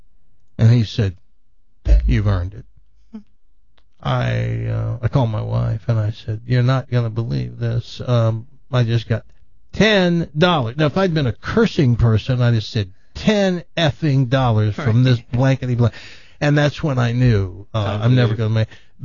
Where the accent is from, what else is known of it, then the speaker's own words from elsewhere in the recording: Tennessee, United States; I'm from Tennessee, but I knew Christmas wasn't their thing.